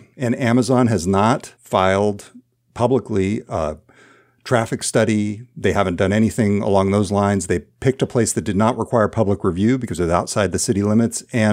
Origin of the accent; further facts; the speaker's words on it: Orland, California, United States; Where I grew up is a small rural community in far northern California.